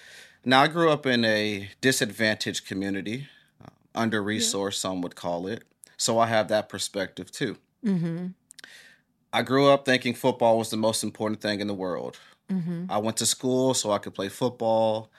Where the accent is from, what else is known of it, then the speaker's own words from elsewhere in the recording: Valdosta, Georgia, United States; Well, I grew up in Valdosta, Georgia.